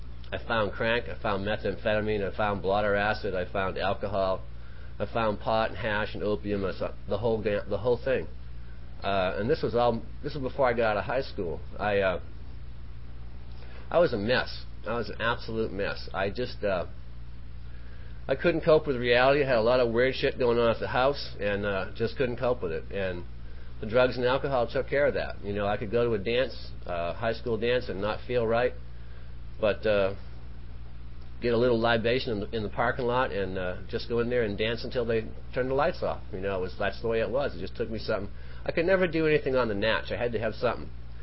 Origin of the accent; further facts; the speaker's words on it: Maine, United States; You know, I grew up on the East Coast, some of you can probably detect already. I do have an accent. I'm from Southern Maine, and they do things a little different back there than they do out here.